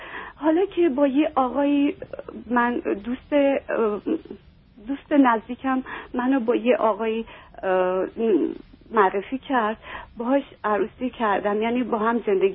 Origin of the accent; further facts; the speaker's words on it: Iran; moved away; برای اینکه 31 سال از ایران بیرون اومدم و فارسی حرف نزدم.